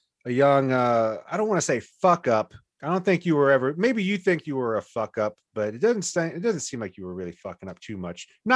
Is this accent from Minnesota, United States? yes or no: no; Virginia, United States; Yeah, my hometown in Virginia is it's close to 30,000.